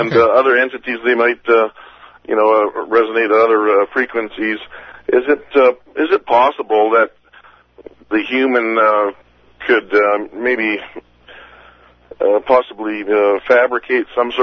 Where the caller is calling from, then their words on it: Manitoba, Canada; Yeah, I'm calling from Manitoba, Canada.